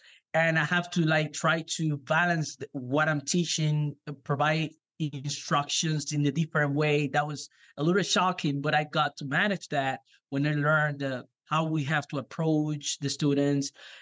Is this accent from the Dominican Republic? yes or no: yes; Dominican Republic; English is a second language; moved away as an adult; now in United States; I came from Dominican Republic, totally different weather, different people, different social life. And it's been a lot challenging for me to adjust to USA culture